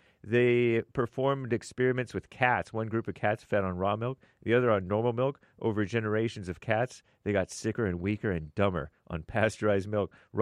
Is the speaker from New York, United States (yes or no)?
yes; New York, United States; I'm coming to church, Jesse. I'm from New York next Sunday.